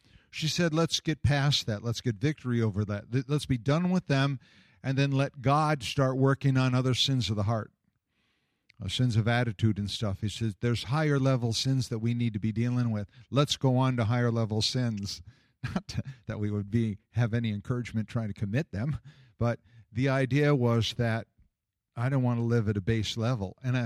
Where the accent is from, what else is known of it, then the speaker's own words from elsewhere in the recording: the South, United States; We're from the South. We do a dog dip every Saturday.